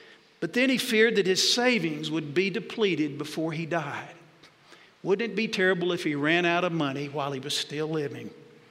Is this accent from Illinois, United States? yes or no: no; Jacksonville, Texas, United States; He lived in Dallas, about 150 miles away from my hometown of Jacksonville, Texas.